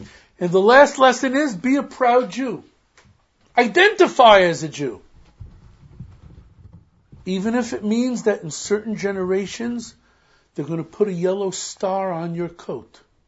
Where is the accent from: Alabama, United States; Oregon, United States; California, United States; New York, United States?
New York, United States; The Bronx; I grew up in the Bronx and it took 5 minutes to open the door because you had to open up six locks.